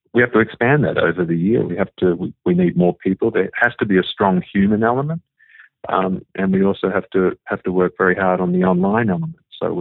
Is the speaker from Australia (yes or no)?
yes; Australia; moved away; predominantly I grew up in Australia